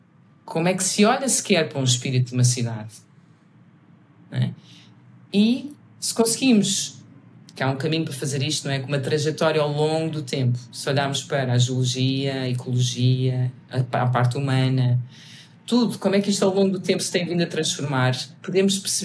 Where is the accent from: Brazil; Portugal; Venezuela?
Portugal; Lisbon; Eu sou aqui de Lisboa, eu nasci em Lisboa